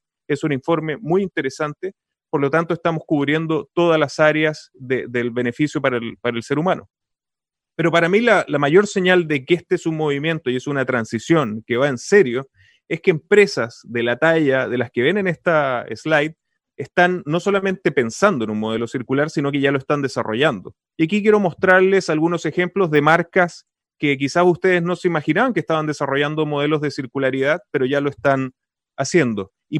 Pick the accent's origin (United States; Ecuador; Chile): Chile; como latinoamericanos, como chilenos, ¿qué porcentaje de esta torta vamos a poder desarrollar en Chile